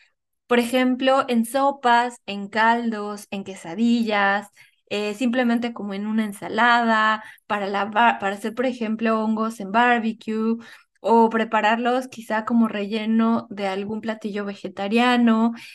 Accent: Mexico; soy mexicana y que en México encontramos toda esta gama de hongos

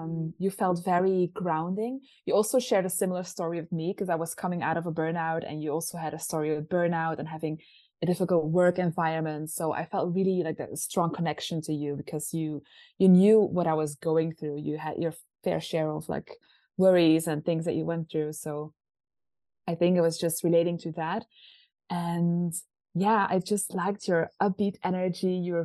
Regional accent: Belgium; Okay, so I'm from Belgium originally. And I still live in Belgium.

